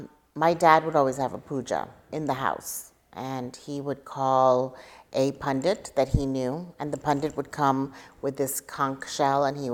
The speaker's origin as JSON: {"language": "English", "country": "India", "tie": "born or raised there", "said": "when I was growing up in India, when I was very little"}